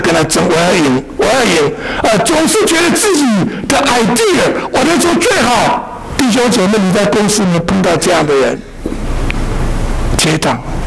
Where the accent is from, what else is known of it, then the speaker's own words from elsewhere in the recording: China; 我们中国人呢翻译叫虚荣心啊